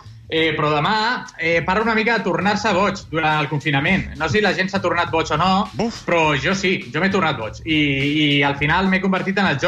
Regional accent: Balearic Islands, Spain; Bueno, jo sóc de Mallorca, cuidado.

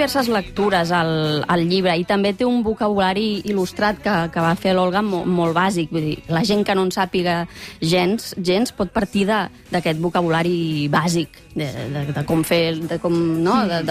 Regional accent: Catalonia, Spain

